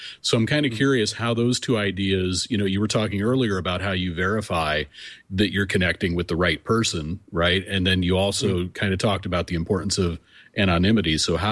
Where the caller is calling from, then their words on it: St. Louis, Missouri, United States; Tread lightly on the Midwest. I'm calling in from St. Louis.